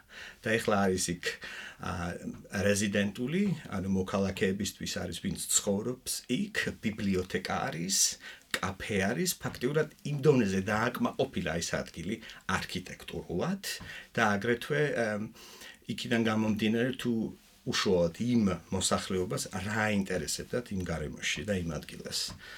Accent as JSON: {"language": "Georgian", "town": "Batumi", "region": "Adjara", "country": "Georgia", "tie": "born or raised there", "said": "სამი წელი არ ყოფილვარ ბათუმში და ბათუმში გავიზარდე ფაქტიურად, აქ გავატარე ჩემი სტუდენტობა."}